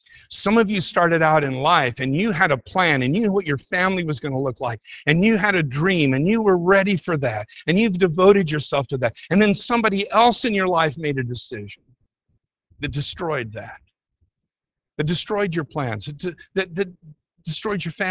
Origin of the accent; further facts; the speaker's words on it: California, United States; I really knew, you know, I'm a Californian. I need to go back to California